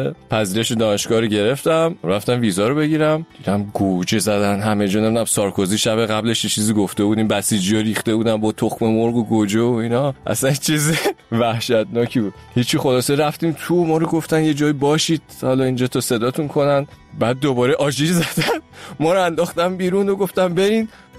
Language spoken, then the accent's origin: Persian; Isfahan, Iran; born there; من اصفهان به دنیا اومدم.